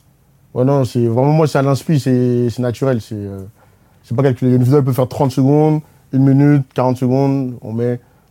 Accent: Livry-Gargan, Île-de-France, France; Livry-Gargan, 93.

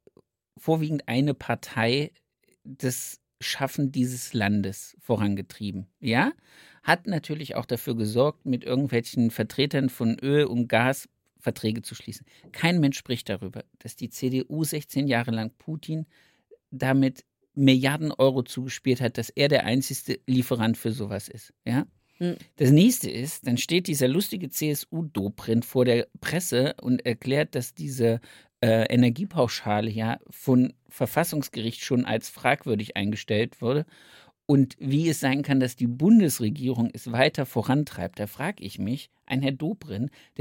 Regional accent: Germany; ich komme ja aus dem Harz.

